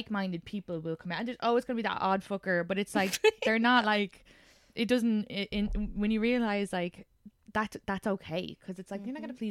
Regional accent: Kildare, Ireland; Like I grew up in Kildare and I never really was into trad music

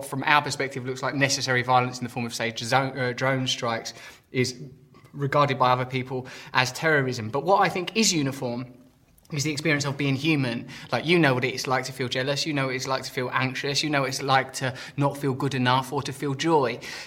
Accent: England, United Kingdom; but you have to remember I'm an Englishman. And to us, dignity is everything.

